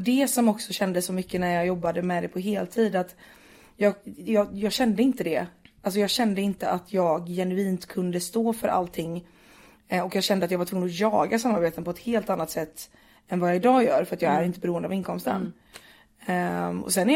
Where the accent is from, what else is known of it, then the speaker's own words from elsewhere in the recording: Partille, Västra Götaland County, Sweden; jag är uppvuxen ute i Göteborg, en kommun som heter Partille. Och den kommunen består typ av 30 000 pers.